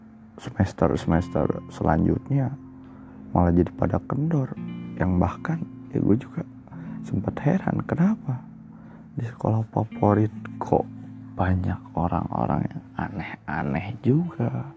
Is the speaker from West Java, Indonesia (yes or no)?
yes; Cianjur, West Java, Indonesia; Gue merupakan pelajar SMP favorit di Cianjur, di kota gue, sekolah umum ya.